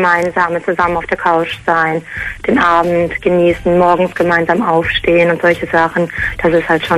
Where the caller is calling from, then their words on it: Kandel, Rhineland-Palatinate, Germany; Ja, aus Kandeln, Rheinland-Pfalz.